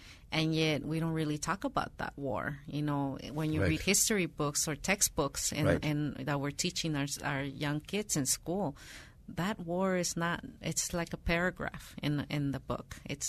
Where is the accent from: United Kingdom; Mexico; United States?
Mexico; moved away; for me, it's always a bittersweet experience when I go back to Mexico, because I feel happy to go back to my hometown and to revisit the place where I was born.